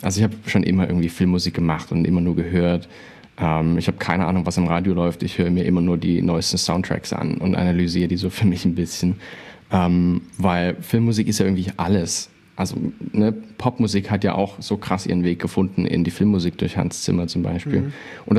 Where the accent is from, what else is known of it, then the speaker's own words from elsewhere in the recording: Chemnitz, Saxony, Germany; ich komme aus Chemnitz ursprünglich